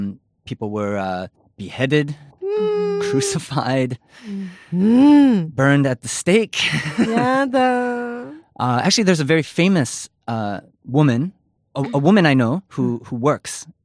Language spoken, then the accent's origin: English; Chicago, Illinois, United States; now in Japan; So, I'm from Chicago, and I've been in Japan for 2 years.